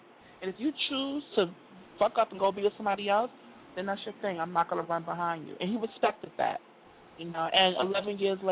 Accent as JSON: {"language": "English", "region": "New York", "country": "United States", "moved": "as an adult", "lives_now": "Georgia, United States", "said": "When I'm a New Yorker. I lived in New York all of my adult life until I graduated from college, and then I moved to Georgia."}